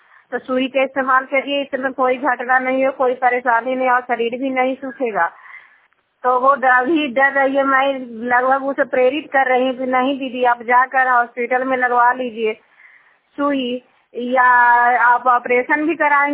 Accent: Bihar, India; जलता गांव से हूँ। बस पंजाधार नॉर्थ प्रखंड और जिला नालंदा का निवासी हूँ।

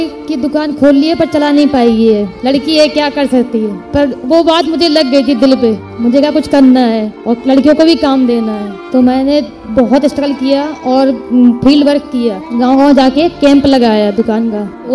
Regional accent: India; मैं ग्राम अम्मावाय से हूँ।

